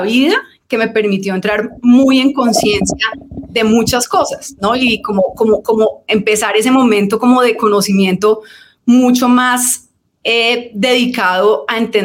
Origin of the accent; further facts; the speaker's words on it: Tunja, Boyacá, Colombia; entonces crecer en una ciudad pequeña, creo que me trajo como muchos beneficios